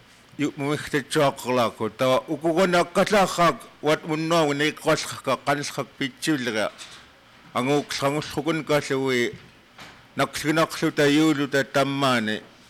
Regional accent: Kotlik, Alaska, United States; I'm from Katlik, and I'm representative of Bill Morslow.

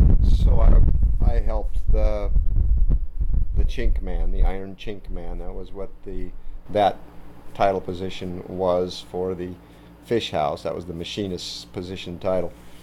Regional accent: Bellingham, United States; born there; Well, I was born in Bellingham

